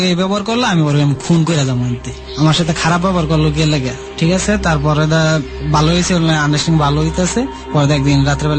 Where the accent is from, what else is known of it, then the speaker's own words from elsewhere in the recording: Comilla, Chittagong Division, Bangladesh; আমি তো আসছিলাম কুমিল্লার থেকে আমার একটা চাকরি লাগবে আমার বাড়ি তো কুমিল্লার